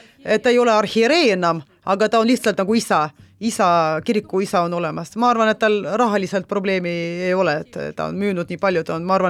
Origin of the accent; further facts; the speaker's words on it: Kursk, Kursk Oblast, Russia; moved away as an adult; Ma töötasin Oriolis, aga ise ma olen Kurskist. Kurskis ma alustasin oma professionaalse tegevust ja pärast abielusin, läksin Orioli